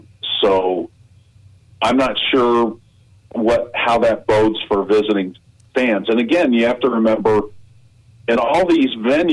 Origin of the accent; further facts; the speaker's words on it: Ohio, United States; I grew up in Ohio. I went to Ohio State